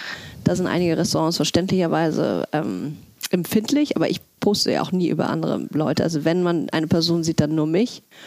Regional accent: Hamburg, Germany; Und dann bin ich genau nach einem Jahr wieder zurück nach Hamburg gekommen. Und da war die logische Schlussfolgerung, dass ich natürlich in meiner Heimatstadt das fortführen würde.

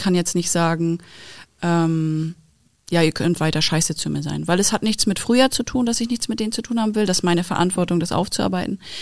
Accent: Wismar, Mecklenburg-Vorpommern, Germany; Ich bin fast 20 Mal umgezogen mit meiner Mutter. Ich habe lange in Wismar gewohnt tatsächlich und immer Nordwest-Mecklenburg. Also wir sind sehr oft umgezogen. So. Mhm. Aber ich würde sagen, ich bin ein Mecklenburger Kind.

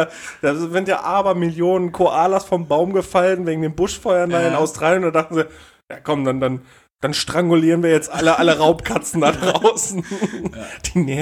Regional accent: Denmark; born there; Meinem Geburtsort Dänemark.

